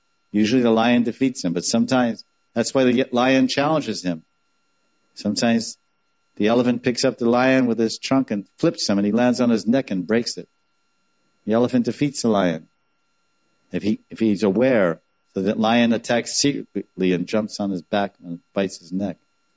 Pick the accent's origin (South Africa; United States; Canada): United States; But I'm an American from 60 years.